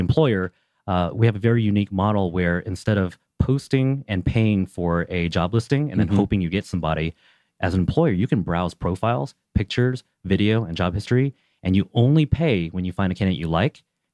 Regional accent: Oregon, United States; also born or lived in Los Angeles; now in Atlanta, United States; Yeah, so I'm actually from the West Coast. I grew up in Oregon, spent time in LA. But I started my last company in Los Angeles and moved it to Atlanta.

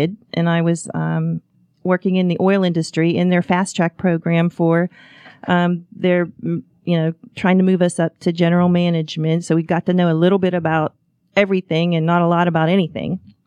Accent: Pittsburgh, Pennsylvania, United States; also born or lived in Houston, United States; I'm from Pittsburgh, and after graduating from Penn State, I went to Houston and moved in with my sister to conquer the world

